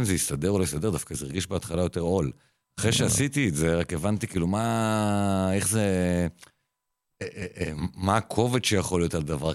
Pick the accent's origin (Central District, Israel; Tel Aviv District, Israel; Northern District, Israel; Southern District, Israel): Northern District, Israel; Yokneam; אחד, גדלתי ביוקנעם.